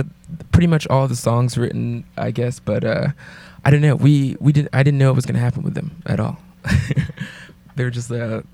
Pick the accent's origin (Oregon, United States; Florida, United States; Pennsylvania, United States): Florida, United States; now in New Orleans, United States; We're based in New Orleans now. We're all originally from Florida. And then a couple of years ago, I moved to New Orleans.